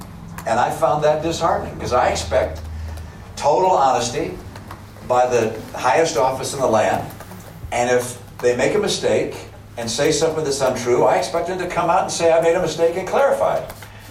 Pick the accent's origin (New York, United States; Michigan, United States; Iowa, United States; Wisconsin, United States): Michigan, United States; born there; I was born in Michigan, yes.